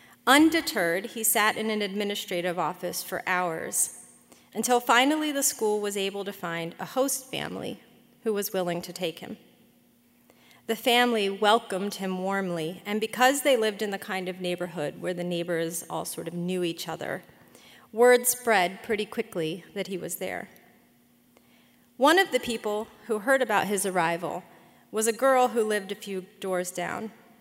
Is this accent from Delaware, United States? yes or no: yes; Delaware, United States; born there; I was born in Delaware, which is a state that not many people know much about.